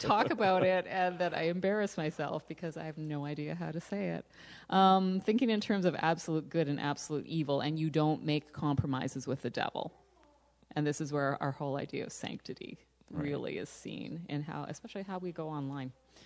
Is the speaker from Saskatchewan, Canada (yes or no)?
yes; Saskatchewan, Canada; Every time I go back to my hometown in Saskatchewan and I'm driving around on the gravel roads, I feel this sense of the heritage I grew up